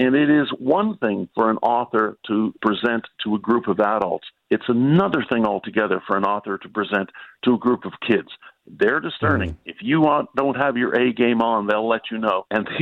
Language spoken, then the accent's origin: English; Peterborough, Ontario, Canada; I was raised in Peterborough and came back to the area. Always wanted to come back to the area and was settled in Lakefield. And my wife and I have been in Lakefield now for over 30 years.